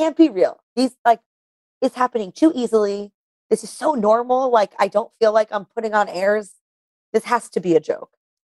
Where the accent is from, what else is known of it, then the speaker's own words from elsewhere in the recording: New York, United States; because I grew up in New York, run into people I know all the time.